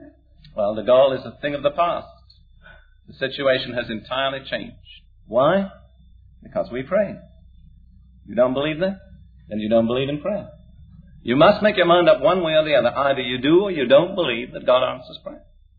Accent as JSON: {"language": "English", "region": "Florida", "country": "United States", "said": "I come from Florida. We have our problems in Florida"}